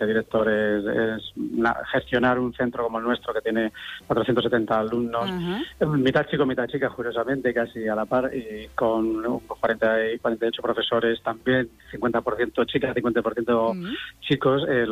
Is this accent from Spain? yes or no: yes; Quintanar, Castilla-La Mancha, Spain; estudié aquí, yo soy de Quintanar, estudié aquí muchos años.